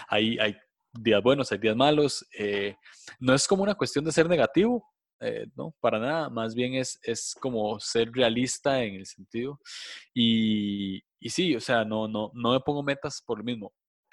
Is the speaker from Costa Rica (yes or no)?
yes; Costa Rica; soy de Costa Rica, tengo 27 años, ya casi 28, estoy casado